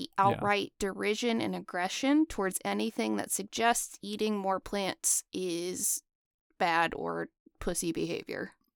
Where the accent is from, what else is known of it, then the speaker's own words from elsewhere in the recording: Texas, United States; Yeah, so growing up in Texas, when I went vegan